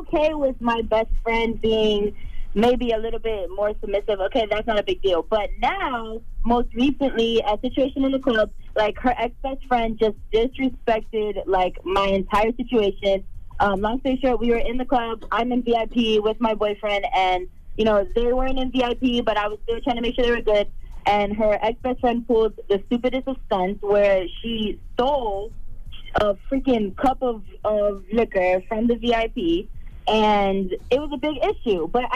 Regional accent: Miami, Florida, United States; now in Orlando, United States; From, born and raised in Miami, Florida, but currently living in Orlando.

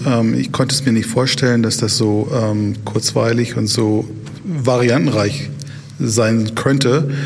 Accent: Bielefeld, North Rhine-Westphalia, Germany; Ich komme aus Bielefeld

